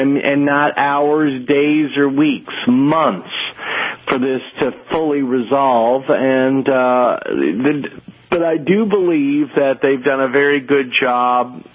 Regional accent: New York, United States; born there; because I was born in New York. I have an apartment in New York. I know New York pretty well.

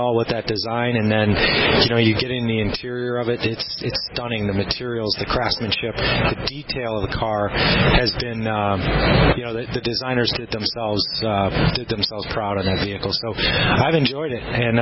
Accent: Chicago, Illinois, United States; back and forth to Chicago, my hometown.

